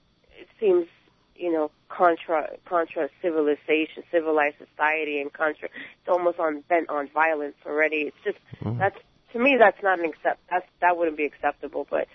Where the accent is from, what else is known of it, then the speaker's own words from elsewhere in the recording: New York City, New York, United States; but at least here as a New Yorker, it's like too many things.